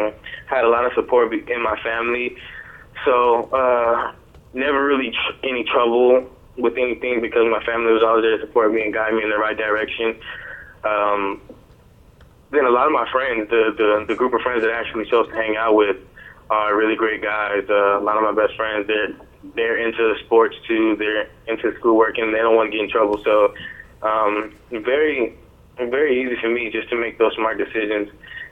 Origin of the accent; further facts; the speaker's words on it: Gardena, California, United States; My high school was in Gardena, California. I'm from Sarah in Gardena, California.